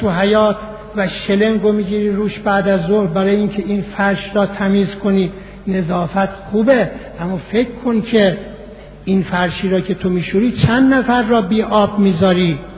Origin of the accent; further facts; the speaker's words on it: Iran; میگفتم ایران، همچی که میگفتم ایران ایران ایران ایران